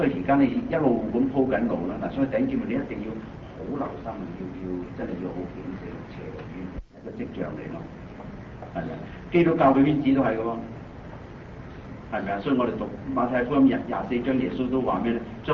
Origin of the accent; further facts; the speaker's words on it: China; 我哋中國人咧，睇我哋中國人咧就氣功啊，係咪啊？